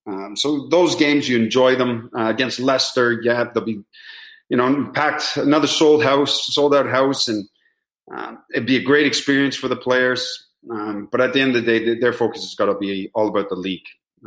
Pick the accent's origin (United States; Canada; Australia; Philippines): Canada; especially being Canadian, you know, there's a lot of first-generation Canadians that have parents from different backgrounds.